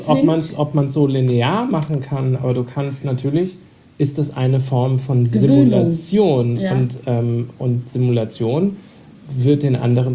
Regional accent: Hesse, Germany; born or raised there

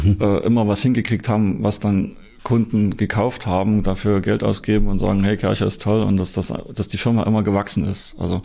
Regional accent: East Germany, Germany; Ich stamme ja noch aus der DDR, ich bin ja so ein Sozialismus-Schulkind gewesen

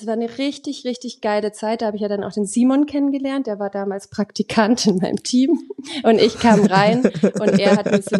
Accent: Baden-Württemberg, Germany; ich komme ja aus dem Schwabenländle, also in der Nähe von Stuttgart aufgewachsen

